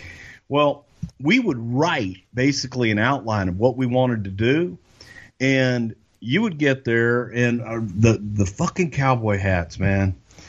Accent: Texas, United States; And unless I grew up in Texas, man, all my buddies are you, basically.

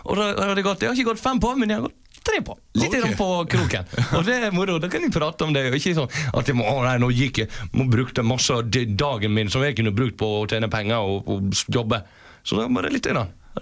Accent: Førde, Vestland, Norway; der jeg kommer fra da, på Førde

